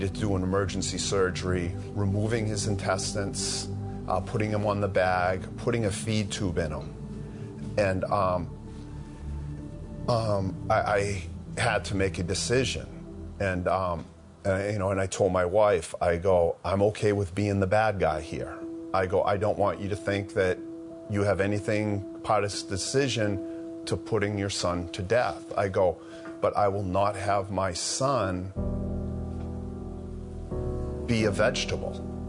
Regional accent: Loudon, New Hampshire, United States; I'm from Loudoun, New Hampshire, and this is my son

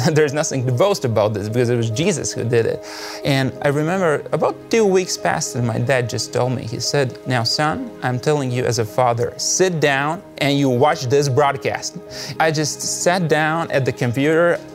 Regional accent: Riga, Latvia; English is a second language; this is my wife, Elizabeth. We're from Latvia, Riga.

